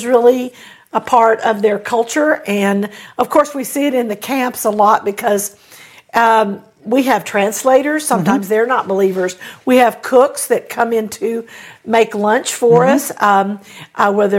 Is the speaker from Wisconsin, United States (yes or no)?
no; Texas, United States; hey, I'm from Texas.